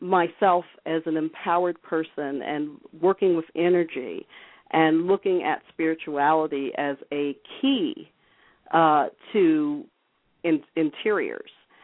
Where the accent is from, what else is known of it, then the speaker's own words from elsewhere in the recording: New York, United States; I was raised in upstate New York. I was in a military family that my father retired up there and grew up ther